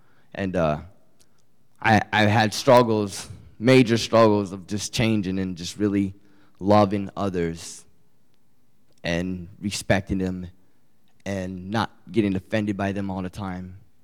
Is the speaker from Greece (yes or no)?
no; Minnesota, United States; also born or lived in Virginia; now in South Dakota, United States; I came from Minnesota, actually, so y'all know, from Minnesota to Virginia, from Virginia to South Dakota.